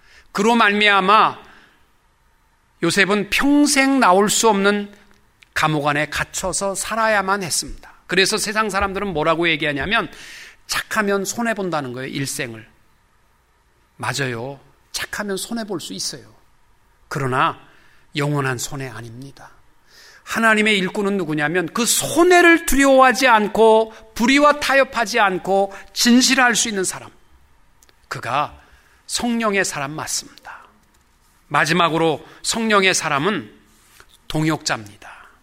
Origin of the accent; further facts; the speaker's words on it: South Korea; 우리 한국 사람들은 만나게 되면 제일 먼저 묻는 게 몇 살이야?